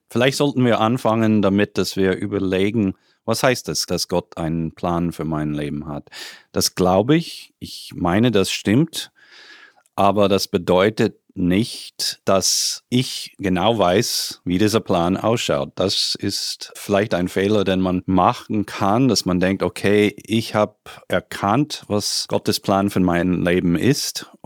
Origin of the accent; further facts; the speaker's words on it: United States; Ich wollte nach Österreich für 2 Jahre gehen und dachte, okay, dann geht es zurück in die USA, wo ich herkomme.